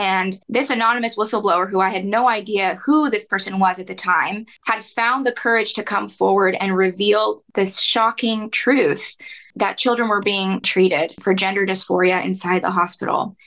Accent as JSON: {"language": "English", "town": "Houston", "region": "Texas", "country": "United States", "tie": "born or raised there", "said": "I'm from Houston, Texas, born and raised"}